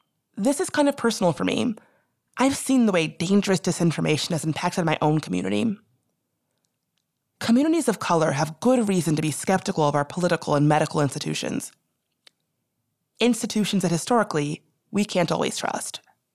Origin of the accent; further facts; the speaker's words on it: the South, United States; You know, my people are Black, we're from the South.